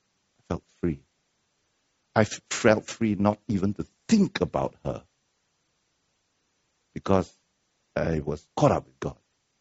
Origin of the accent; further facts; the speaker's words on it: Malaysia; Now, I'm a Malaysian who's extremely timid.